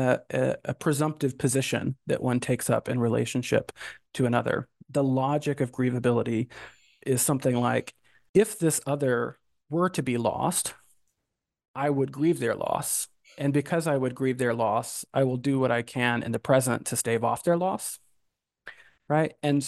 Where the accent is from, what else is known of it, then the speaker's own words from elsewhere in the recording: Georgia, United States; I grew up fly fishing in North Georgia.